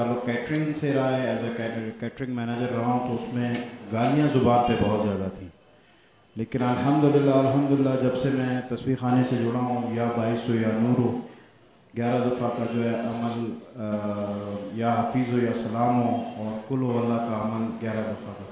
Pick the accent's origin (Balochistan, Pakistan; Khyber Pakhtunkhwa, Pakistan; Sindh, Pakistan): Balochistan, Pakistan; Quetta; میرا تعلق کوئٹہ سے ہے،